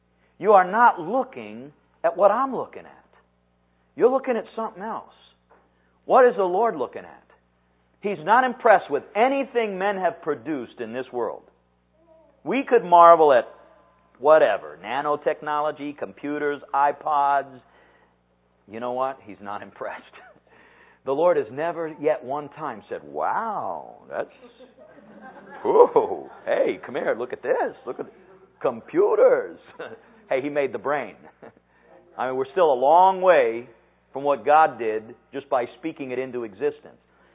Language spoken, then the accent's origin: English; Midwest, United States; Hey, I grew up in the Midwest. Churches on every corner.